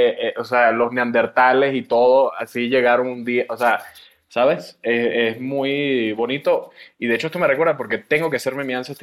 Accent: Venezuela; Yo soy venezolano, para los que no sepan, o sea, nadie sabe, pero yo soy venezolano.

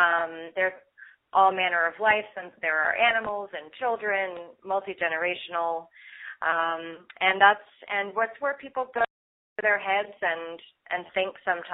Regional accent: New England, United States; So I grew up in New England and was always going to gatherings in my small hometown in the town common.

